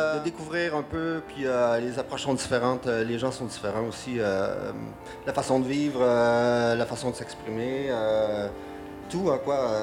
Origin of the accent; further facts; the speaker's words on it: Quebec, Canada; now in Paris, France; Effectivement, je viens du Canada. C'est ma première entrée en France. Ça fait déjà maintenant 2 ans que je suis à Paris.